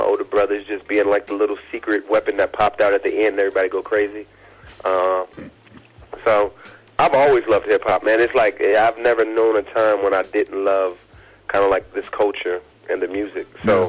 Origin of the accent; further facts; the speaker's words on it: California, United States; also born or lived in Canada; And I was born in Canada, grew up in California on the great west coast of the United States